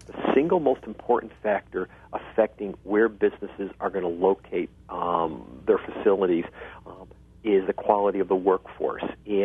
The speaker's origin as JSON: {"language": "English", "town": "Minneapolis", "region": "Minnesota", "country": "United States", "tie": "born or raised there", "said": "after that fine bridge in my hometown, you know, Minneapolis"}